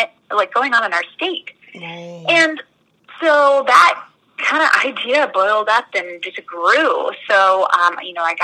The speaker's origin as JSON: {"language": "English", "region": "Maryland", "country": "United States", "moved": "as an adult", "lives_now": "Maine, United States", "said": "So I'm originally from Maryland, but moved up to Maine, I would say about 3 years ago."}